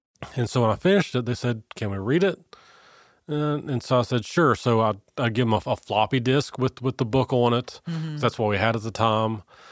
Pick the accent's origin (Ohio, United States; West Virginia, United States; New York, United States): Ohio, United States; Cincinnati; I started writing short stories based on kids that I grew up with in Mount Lookout.